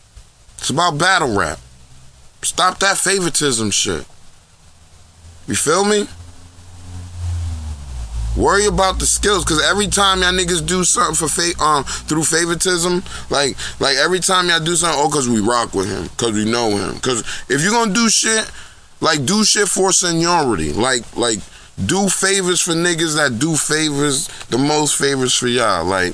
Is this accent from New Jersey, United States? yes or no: yes; Newark, New Jersey, United States; I don't live in North now. I live in a small town now, but I still got family out in North. I was born in North. North, New Jersey, nigga. Brick City.